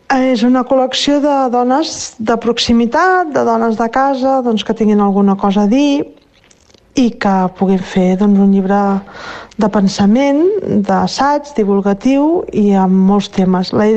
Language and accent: Catalan; Sabadell, Catalonia, Spain; que sóc de Sabadell i que això ho portem a la pell